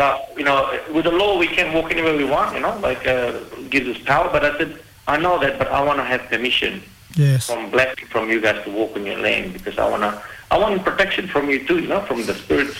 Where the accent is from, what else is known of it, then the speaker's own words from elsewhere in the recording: Fiji; now in Australia; Because I'm from Fiji